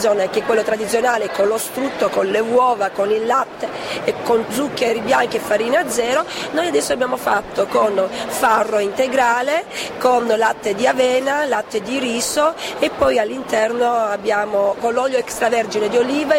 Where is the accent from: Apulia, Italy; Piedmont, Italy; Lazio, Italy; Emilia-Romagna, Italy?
Apulia, Italy; Lecce; Noi siamo di Lecce.